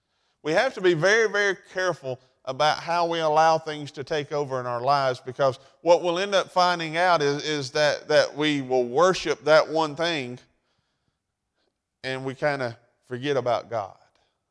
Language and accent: English; Oxford, Alabama, United States; and I was raised up in Calhoun County around Oxford, Anniston area. That's where I grew up. I wasn't born there. We moved there when my dad opened the Shoney's there in Oxford.